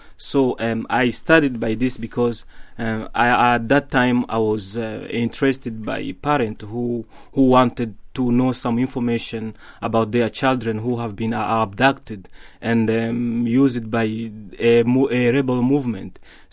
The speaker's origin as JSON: {"language": "English", "town": "Uvira", "region": "South Kivu", "country": "DR Congo", "second_language": "English", "said": "I'm from Eastern Par in the province of South Kivu in Uvira."}